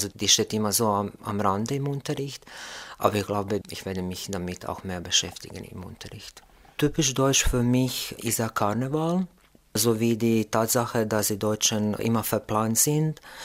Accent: Croatia; German is a second language; ich komme aus Kroatien. Ich bin im Jahr 1979 geboren. Ich arbeite als DAF-Lehrer an einem Gymnasium in Kroatien in der Stadt Bjelovar. Bjelovar ist eine Kleinstadt in der Nähe von Zagreb, von der Hauptstadt Kroatiens.

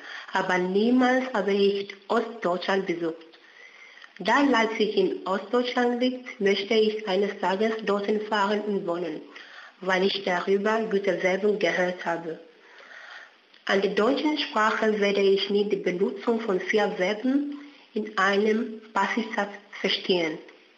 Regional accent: Nigeria; German is a second language; now in Barcelona, Spain; ich bin am 2. Dezember 1995 geboren. Ich komme aus Nigeria, aber ich wohne seit 8 Jahren in Barcelona, Spanien.

